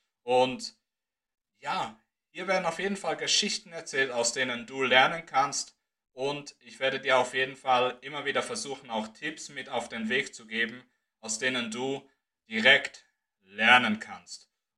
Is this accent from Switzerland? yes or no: yes; Switzerland; ich komme aus der Schweiz